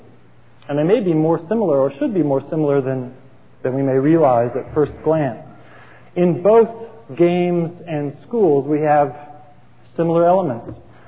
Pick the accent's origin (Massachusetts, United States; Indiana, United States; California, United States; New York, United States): California, United States; I grew up in California where we are very interested in athletics